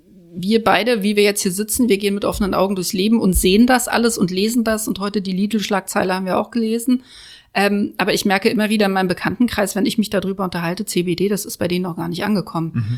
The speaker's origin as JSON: {"language": "German", "region": "Berlin", "country": "Germany", "said": "wir leben hier in Berlin"}